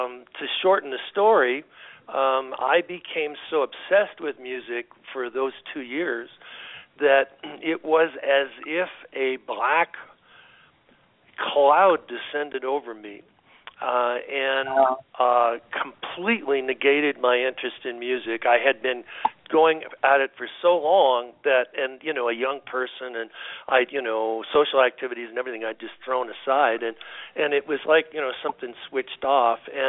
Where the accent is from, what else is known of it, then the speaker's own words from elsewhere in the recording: Kitchener, Ontario, Canada; I was raised in Canada and near Toronto